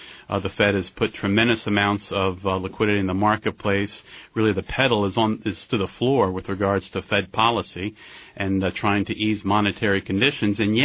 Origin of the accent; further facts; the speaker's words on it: United States; You know, as an American, quite frankly, I hope it is the case